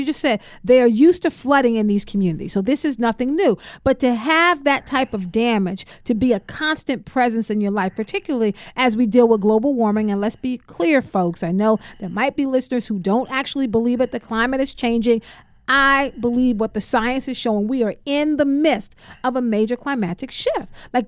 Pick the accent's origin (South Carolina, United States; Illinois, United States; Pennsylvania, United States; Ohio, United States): South Carolina, United States; I'm from South Carolina, my people.